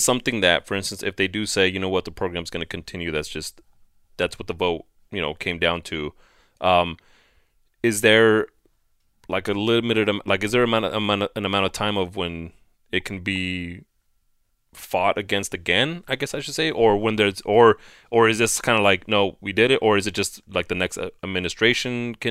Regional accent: El Paso, Texas, United States; we grew up in El Paso and obviously the border's right there

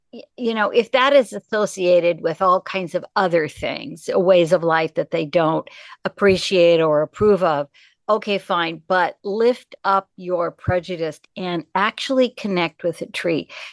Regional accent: Pacific Northwest, United States; Well, I grew up in the Northwest, and you know, the Northwest is made in a forest.

